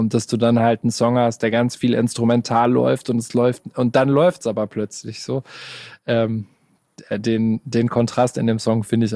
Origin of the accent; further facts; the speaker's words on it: Gelsenkirchen, North Rhine-Westphalia, Germany; now in Stuttgart, Germany; Ich bin auch kein Stuttgarter. Also das ich weiß nicht, ich fühle mich in Gelsenkirchen noch sehr heimisch.